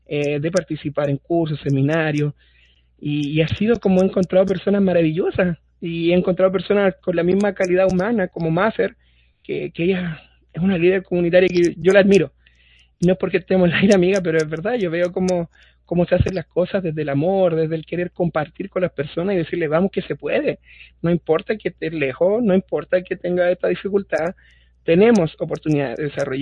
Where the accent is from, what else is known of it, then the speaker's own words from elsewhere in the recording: Chile; now in United States; soy de Chile, vivo en el estado de Utah hace aproximadamente 2 años y medio